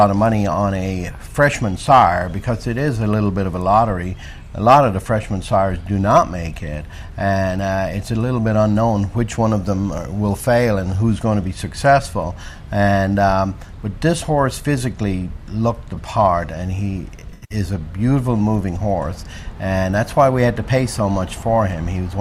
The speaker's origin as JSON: {"language": "English", "country": "Ireland", "tie": "born or raised there", "moved": "as an adult", "lives_now": "Kentucky, United States", "said": "Well, I grew up in Ireland"}